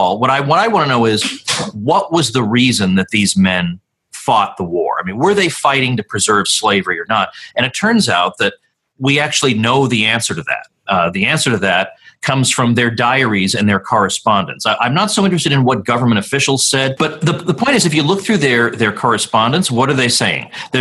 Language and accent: English; Massachusetts, United States; also born or lived in Auburn, Alabama / New York; I spent a few years in Auburn, Alabama, but basically born and raised in Massachusetts, then went to graduate school in New York.